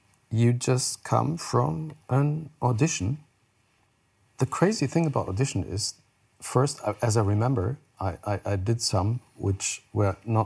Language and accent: English; Heidelberg, Baden-Württemberg, Germany; English is a second language; I was born in Heidelberg and raised in Heidelberg, is a town in south of Germany